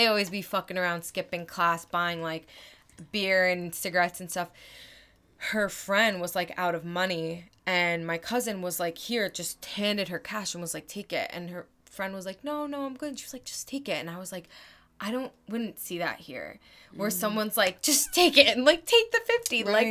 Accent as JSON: {"language": "English", "region": "New York", "country": "United States", "said": "I'm a New Yorker through and through."}